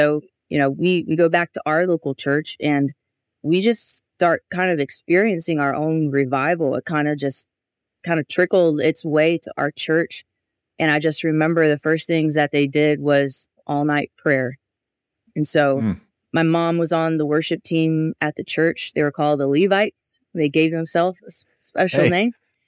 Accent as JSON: {"language": "English", "region": "Louisiana", "country": "United States", "tie": "born or raised there", "said": "Well, I grew up in Southern Louisiana, right outside New Orleans."}